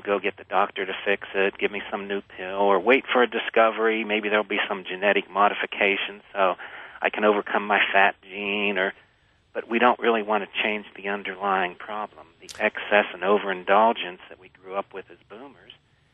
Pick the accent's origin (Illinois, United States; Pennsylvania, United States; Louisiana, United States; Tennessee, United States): Pennsylvania, United States; Pittsburgh; I mean, I changed so much that I went to Pittsburgh, my hometown.